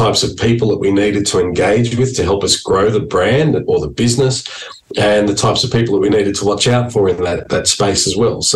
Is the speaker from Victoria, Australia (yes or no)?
no; Sydney, New South Wales, Australia; these are the kinds of things that four blokes growing up in Sydney had no idea we'd ever be contemplating.